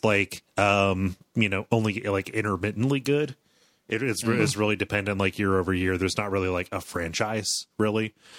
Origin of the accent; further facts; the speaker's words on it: Cleveland, Ohio, United States; I grew up in the Cleveland media market.